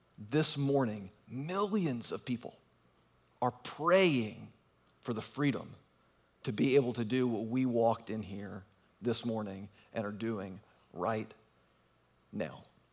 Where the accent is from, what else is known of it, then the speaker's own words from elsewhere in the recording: Richmond, Virginia, United States; My son, our 7-year-old, he and I went to Richmond, Virginia, which is my hometown.